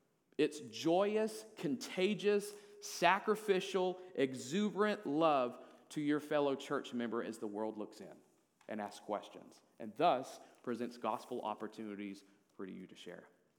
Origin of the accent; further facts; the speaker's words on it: Crossett, Arkansas, United States; I was working for a temp agency in a local bank in Crossett, which is my hometown, Crossett, Arkansas.